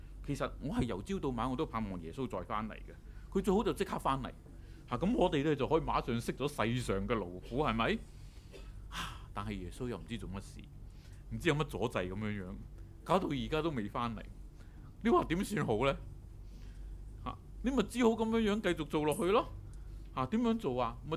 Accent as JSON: {"language": "Cantonese", "country": "China", "said": "你知道我哋中國人咧，我哋一般都係以勤勞工作見稱嚇"}